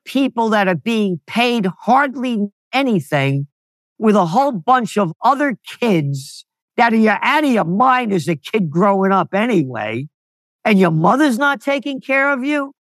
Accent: New York City, New York, United States; I grew up in the Bronx as a kid. I was the youngest of five. I ran away from kindergarten at 4.5 years old across the Boston Post Road.

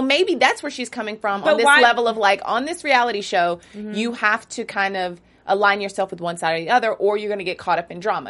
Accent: the South, United States; because you know people in the South sometimes, and I'm from the South, so I can say

